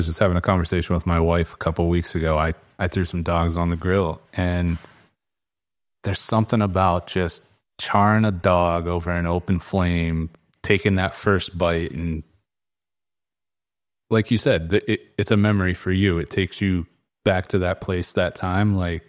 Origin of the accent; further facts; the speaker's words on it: United States; Here we go. I'm American.